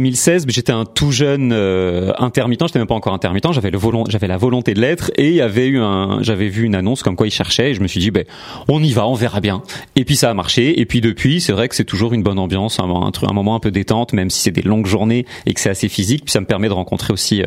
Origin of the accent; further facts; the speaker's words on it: Bessancourt, Île-de-France, France; also born or lived in Lyon / Bordeaux; J'ai grandi à Bessancourt. Puis après, j'ai un peu vadrouillé en France, puis dans le Val d'Oise. Je suis parti à Lyon, à Bordeaux. Après, je suis revenu, on a habité à Herblay. Et après Herblay, j'ai habité à Beson.